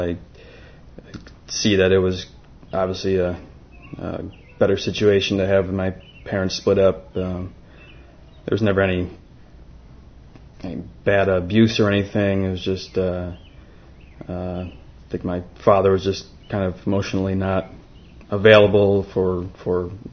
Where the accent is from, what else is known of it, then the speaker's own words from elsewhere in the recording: Brockport, New York, United States; I was born in 1975 in Brockport, just half hour west of here. Grew up there, spent all my life there until college.